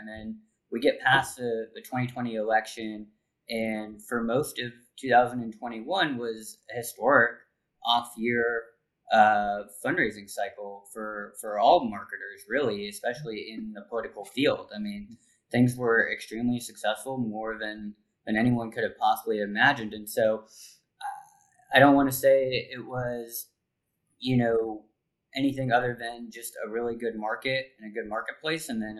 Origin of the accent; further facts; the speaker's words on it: Los Angeles, California, United States; moved away as an adult; now in Washington, United States; As someone that born and raised in Los Angeles, that moved out here, you know, 5-6 years ago, across the country